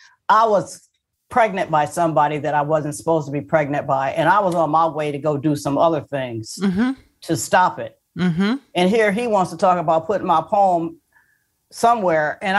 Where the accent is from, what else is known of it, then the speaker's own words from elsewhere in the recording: Port Huron, Michigan, United States; Right on the Canadian border. My senior prom was in Canada, Sarnia, Ontario.